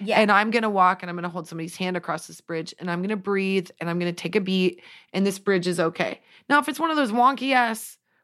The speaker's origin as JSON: {"language": "English", "region": "Nebraska", "country": "United States", "said": "Also, I'm from Nebraska. It's the plains, baby. I am meant to be on the ground."}